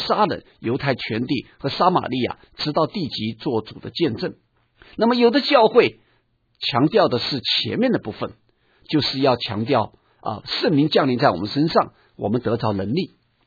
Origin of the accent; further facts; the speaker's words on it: China; 就像今天我们可能我们中国人会认为说，中国教会要复兴，我们中国要成为一个强大的一个国家